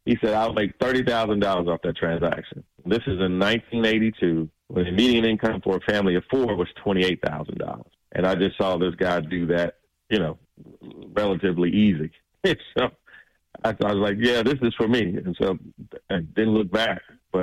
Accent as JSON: {"language": "English", "town": "Atlanta", "region": "Georgia", "country": "United States", "said": "As I mentioned, I'm from Atlanta. I wanted to stay in Atlanta."}